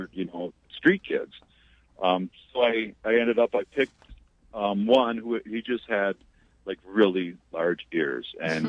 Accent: United States; we're from the United States and not everybody is bad.

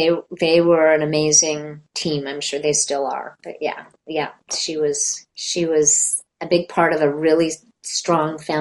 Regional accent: Calgary, Alberta, Canada; and I'm from Calgary, Alberta, Western Canada, originally. Yes. That's where I grew up.

